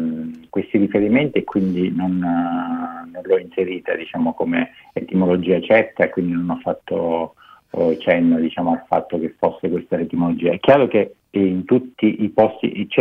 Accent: Licata, Sicily, Italy; Per esempio a Licata, io sono di Licata

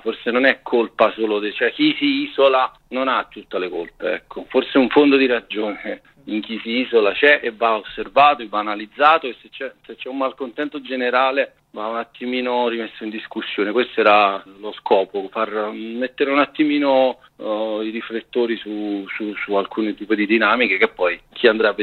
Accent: Naples, Campania, Italy; accent: Neapolitan; Io le ho frequentate, le ho vissute tutte e due, e come si sente dal mio accento sono napoletano.

